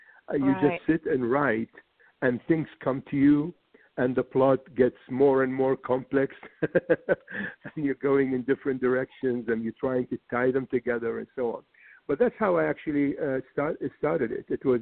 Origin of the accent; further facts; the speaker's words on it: Iraq; where in the Middle East, and that's where I come from. I come from Iraq